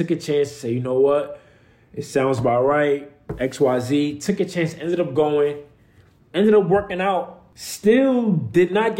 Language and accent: English; Bronx, New York, United States; So, I mean, I grew up in the Bronx from the time I was born up until I went to prep school.